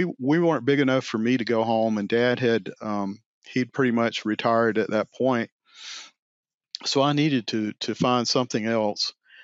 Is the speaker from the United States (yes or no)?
yes; South Carolina, United States; So I grew up in South Carolina, and we had a pretty diversified farm.